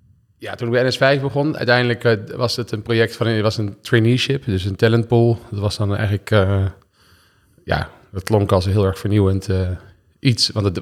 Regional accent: Amsterdam, North Holland, Netherlands; Dus ik kom uit Amsterdam.

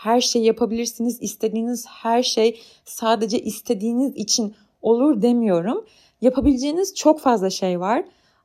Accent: Sakarya, Turkey; now in Ankara, Turkey; Ben Sakarya'da doğup büyüdüm ve hani hayatımın beni şekillendirecek önemli bir kısmını Sakarya'da geçirdim. Sakarya'da küçük bir şehir ve el alem ne der baskısı yeterince hissedilen bir şehir bence.

